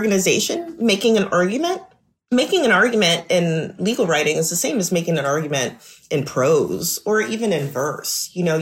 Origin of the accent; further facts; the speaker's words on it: Chicago, Illinois, United States; also born or lived in Memphis; So I grew up in Black barbershops, Black beauty salons. I grew up in Chicago and Memphis.